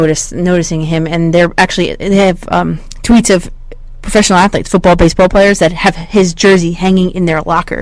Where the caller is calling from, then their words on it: Pennsylvania, United States; In Pennsylvania.